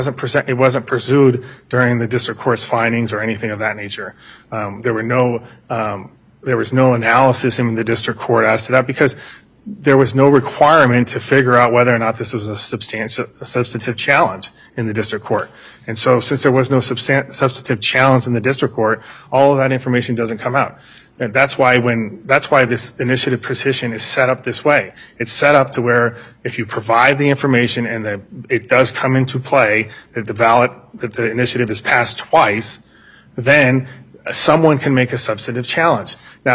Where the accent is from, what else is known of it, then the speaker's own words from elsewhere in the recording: California, United States; I'm from California, okay